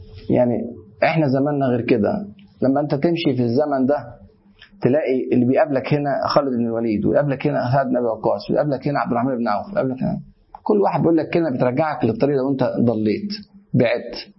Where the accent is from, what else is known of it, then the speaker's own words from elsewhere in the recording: Egypt; بيقولوا عندنا في مصر